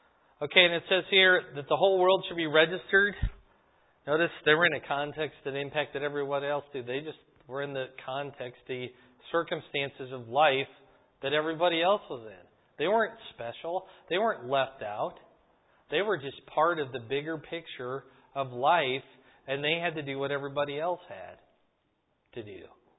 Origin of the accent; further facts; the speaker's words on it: Fort Huachuca, Arizona, United States; born there; do you know where I was born? Fort Huachuca, Arizona. Yeah, I was born in Arizona.